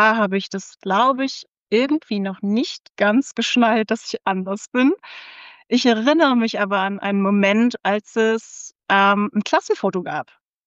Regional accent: Bremen, Germany; now in Berlin, Germany; Also, ich bin ja in Bremen groß geworden

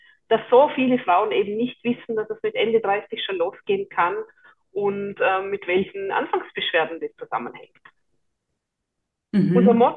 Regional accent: Vorarlberg, Austria; ich komme ja aus Vorarlberg

